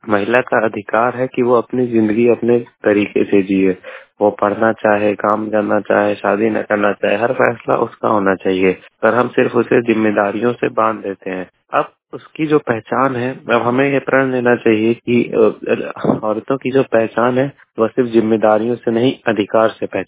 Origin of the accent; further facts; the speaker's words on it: Basti, Uttar Pradesh, India; मैं बस्ती से हूँ।